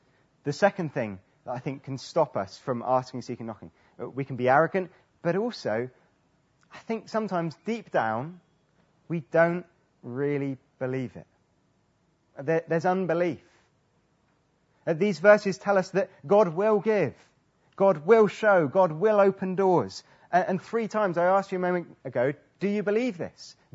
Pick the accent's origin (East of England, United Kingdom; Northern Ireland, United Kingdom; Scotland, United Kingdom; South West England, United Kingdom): South West England, United Kingdom; Bradford-on-Avon; the church where I grew up in Bradford-on-Avon in Wiltshire